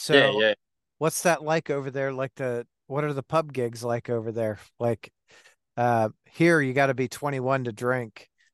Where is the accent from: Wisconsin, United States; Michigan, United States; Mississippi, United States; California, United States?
Michigan, United States; Detroit; I grew up in Detroit, and we'd go across the bridge to – Canada so we could drink legally